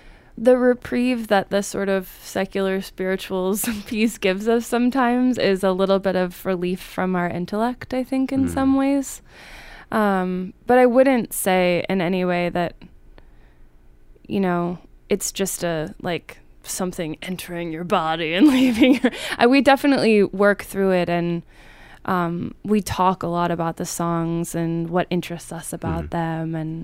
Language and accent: English; Indiana, United States; I grew up in Indiana, actually.